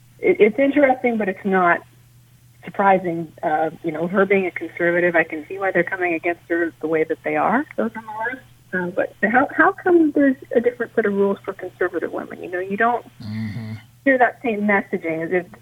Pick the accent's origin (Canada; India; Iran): Canada; Alberta; now in United States; I'm an immigrant to this country. I'm from Canada, and I'm originally from Alberta. I'm a millennial